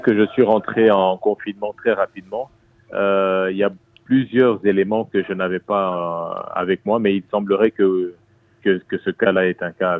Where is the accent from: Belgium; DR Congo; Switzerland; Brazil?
DR Congo; Chez nous, en République démocratique du Congo